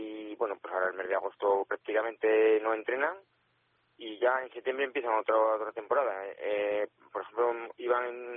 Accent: Aldeanueva de Ebro, La Rioja, Spain; nosotros somos de Aldeanueva de Ebro

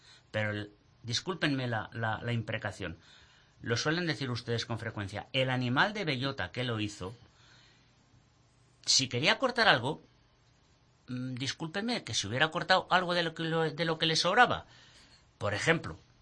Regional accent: Cuenca, Castilla-La Mancha, Spain; Mire usted, yo soy de aquí, de Cuenca, y me encanta mi gente.

